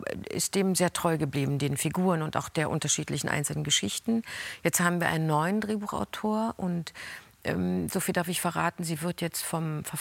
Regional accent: East Germany, Germany; Ich bin ja auch in der DDR groß geworden

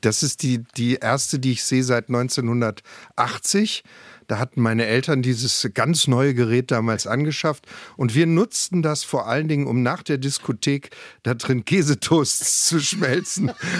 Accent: Ravensburg, Baden-Württemberg, Germany; Und dann bin ich losgelaufen in meiner Heimatstadt, bin rein in den Sterneladen dort, das war damals das Waldhorn in Ravensburg

